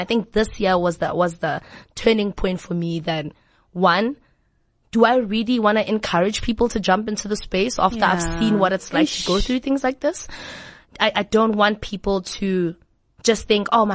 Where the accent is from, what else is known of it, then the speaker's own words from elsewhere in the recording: Gauteng, South Africa; I'm from the East Rand, guys, born and bred in Spread View.